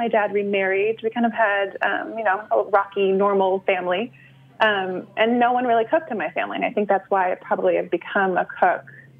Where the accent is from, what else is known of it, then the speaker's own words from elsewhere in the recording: Florida, United States; also born or lived in New York; I think growing up in Florida is one of those things where you hate it when you're actually growing up there, but you love it once you leave it.